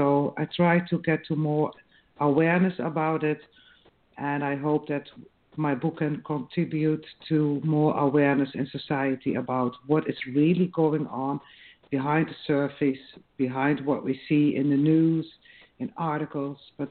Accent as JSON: {"language": "English", "country": "Netherlands", "said": "I come from the Netherlands."}